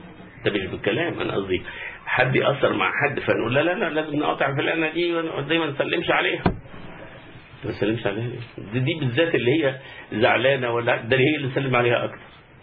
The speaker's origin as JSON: {"language": "Arabic", "region": "Upper Egypt", "country": "Egypt", "said": "وأنا هختم بقصة جميلة حصلت في بلدنا الصعيد."}